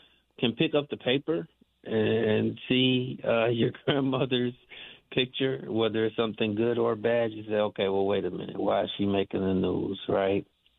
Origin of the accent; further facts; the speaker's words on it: Detroit, Michigan, United States; I grew up in Detroit on the east side and attended Notre Dame High School, which is no longer there.